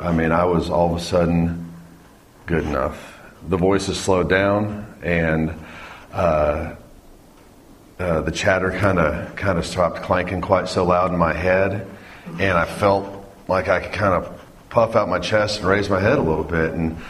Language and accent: English; Fort Worth, Texas, United States; also born or lived in New Jersey; I was raised in the Fort Worth area and New Jersey. We moved from that area when I was a kid, and I was an only child till about 10.